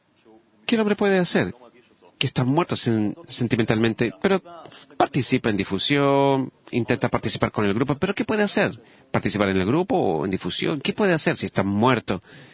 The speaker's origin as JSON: {"language": "Spanish", "region": "Hamburg", "country": "Germany", "said": "Yo soy de Hamburgo"}